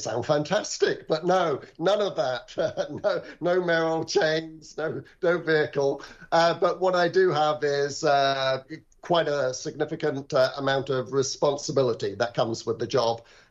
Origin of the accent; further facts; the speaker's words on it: Yorkshire and the Humber, United Kingdom; I am from Yorkshire originally.